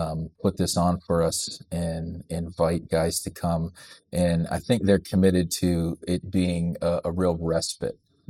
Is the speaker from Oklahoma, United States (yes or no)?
no; Akron, Ohio, United States; now in Mississippi, United States; I'm just like LeBron James. I'm a kid from Akron, Ohio.